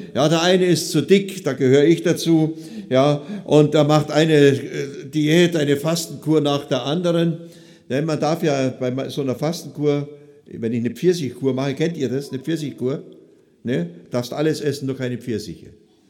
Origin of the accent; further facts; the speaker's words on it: Oberammergau, Bavaria, Germany; Geboren und aufgewachsen bin ich in Oberammergau in Oberbayern. Ich bin verheiratet mit Heide. Wir wohnen im Nordschwarzwald, eigentlich 1,5 Stunden von hier